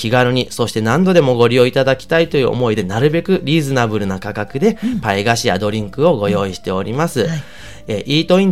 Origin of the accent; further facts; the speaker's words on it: Kamakura, Kanagawa, Japan; 鎌倉市材木座、第一小学校第一中学校卒なんですけれども、そちらの方で生まれ育った